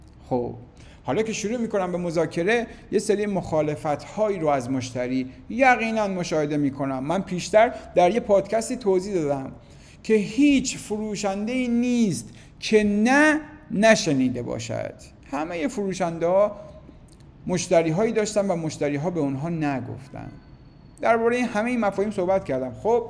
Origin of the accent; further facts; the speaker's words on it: Iran; وقتی میگم من یک ایرانی هستم، به این معنا نیست که کل سرزمین ایران برای من است